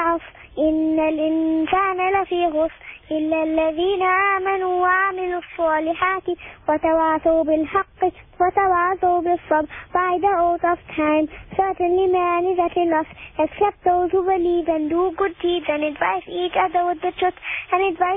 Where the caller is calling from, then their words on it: Durban, KwaZulu-Natal, South Africa; From Durban.